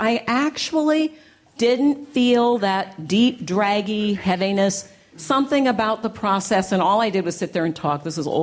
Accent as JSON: {"language": "English", "town": "San Francisco", "region": "California", "country": "United States", "tie": "born or raised there", "said": "I got back to San Francisco, which is my hometown, to do my internship."}